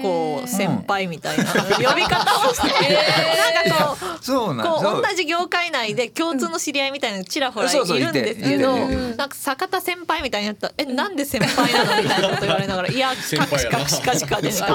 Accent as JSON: {"language": "Japanese", "region": "Wakayama", "country": "Japan", "said": "私も和歌山ですみたいなね"}